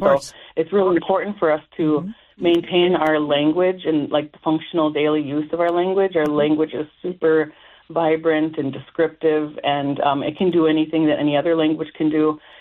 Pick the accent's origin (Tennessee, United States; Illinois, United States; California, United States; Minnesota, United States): Minnesota, United States; McGregor; So I was raised near the McGregor community. There is a district of the Mille Lacs Band geography there. And so on the reservation, I was raised, and I went to McGregor Public School, K through 12.